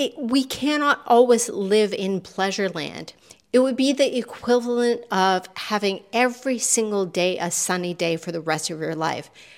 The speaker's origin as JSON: {"language": "English", "country": "Canada", "said": "Because I know that as Canadian, as I try to be a nice person"}